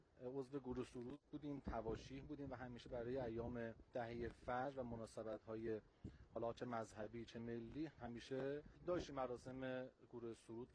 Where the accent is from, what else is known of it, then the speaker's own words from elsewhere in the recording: Iran; من به عنوان یک ایرانی